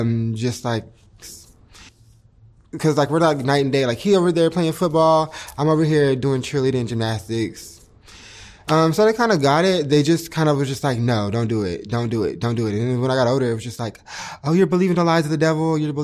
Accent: Texas, United States; I grew up in East Texas. So about down south, about like 45 minutes away from New Orleans. In a small town, about like 3,000 people.

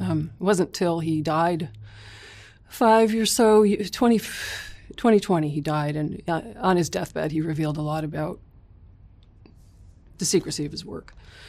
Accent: Nashua, New Hampshire, United States; now in Alaska, United States; Yeah, I grew up in New Hampshire, southern New Hampshire, Nashua.

